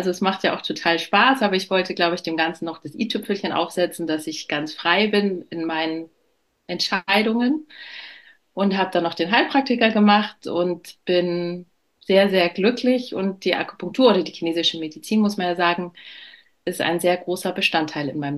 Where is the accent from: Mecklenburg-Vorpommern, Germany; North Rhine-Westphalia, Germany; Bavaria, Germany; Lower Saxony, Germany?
Bavaria, Germany; Munich; ich komme aus München